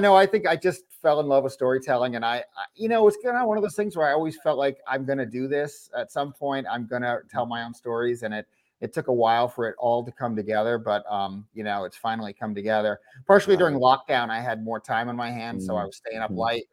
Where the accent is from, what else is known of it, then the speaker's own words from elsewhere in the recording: Barrington, Rhode Island, United States; I grew up in Barrington. It's just south of Providence, kind of on the way to Newport.